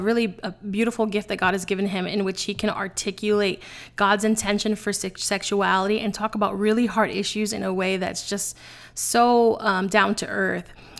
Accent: New York City, New York, United States; I am a sassy Latina. I have been giving people a piece of my mind since growing up in the Bronx

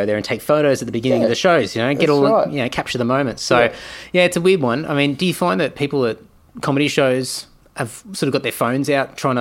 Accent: Brisbane, Queensland, Australia; I grew up in Brisbane.

